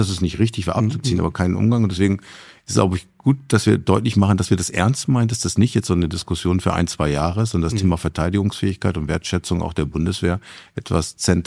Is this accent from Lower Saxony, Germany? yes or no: yes; Wilhelmshaven, Lower Saxony, Germany; Ja, also nun bin ich in Wilhelmshaven geboren und auch mal aufgewachsen, habe dann auch da wieder gelebt. Das schafft eine enge Verbindung mit Küste. Also ich bin einfach ein Küsten- und Hafenmensch.